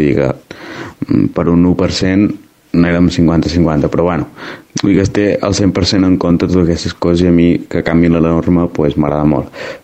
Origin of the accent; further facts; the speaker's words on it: Olot, Catalonia, Spain; jo soc d'Olot, és un que es fa aquí bastant a prop, el Pantà de Sau